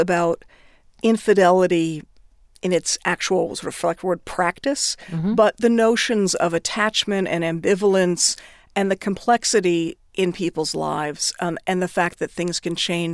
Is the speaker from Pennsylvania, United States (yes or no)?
no; Washington, District of Columbia, United States; I grew up in Washington, D.C., going to plays at Arena Stage all the time.